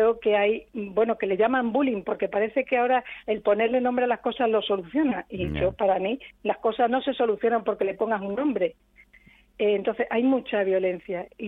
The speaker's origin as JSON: {"language": "Spanish", "town": "Badajoz", "region": "Extremadura", "country": "Spain", "said": "yo soy de Badajoz, amo Badajoz, amo mi tierra"}